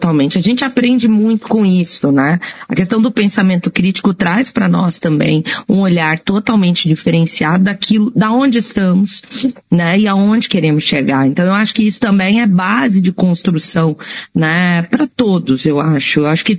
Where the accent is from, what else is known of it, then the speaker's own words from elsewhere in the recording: São Paulo, Brazil; foi crescendo aqui em São Paulo, na periferia de São Paulo, sem dinheiro para comprar livros, né?